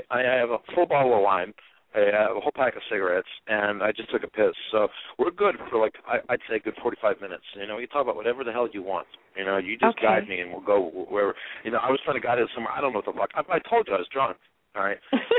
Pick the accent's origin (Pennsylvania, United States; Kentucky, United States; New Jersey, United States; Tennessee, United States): Pennsylvania, United States; Harrisburg; I grew up in Harrisburg, Pennsylvania.